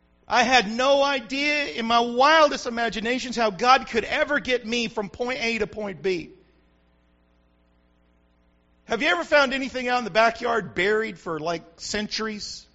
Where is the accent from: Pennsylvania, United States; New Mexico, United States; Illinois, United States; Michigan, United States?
New Mexico, United States; Carrizozo; Remember, I'm the hick from Carrizozo. I don't have no Bible college.